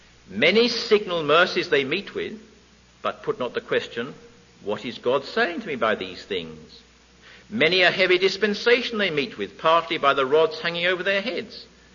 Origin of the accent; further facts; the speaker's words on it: England, United Kingdom; Again, I'm an Englishman, you're Americans, but we all have national deliverances, don't we?